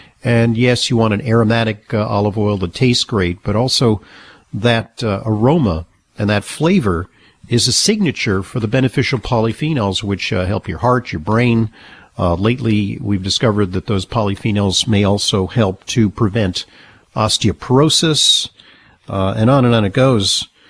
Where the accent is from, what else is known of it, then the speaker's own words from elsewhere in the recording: New York City, New York, United States; let's take a call now from Amelia, who's in my hometown. She's in New York City.